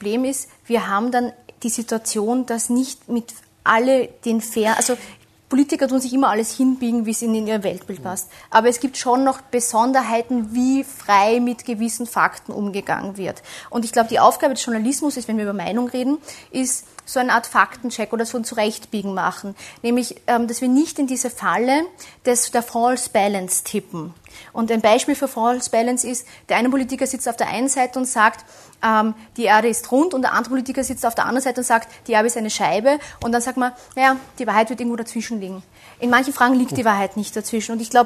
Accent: Austria; now in Germany; Als Österreicherin muss ich da sagen

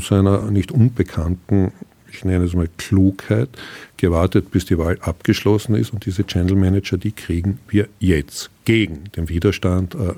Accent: Austria; bei uns in Österreich ja durchaus sehr bekannten Sozialpartnerschaft

